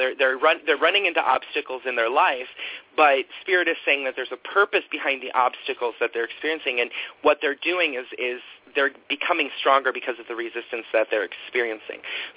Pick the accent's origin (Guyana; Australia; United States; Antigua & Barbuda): United States; Kansas City, Missouri; I'm from Kansas City, but I live in a small town now.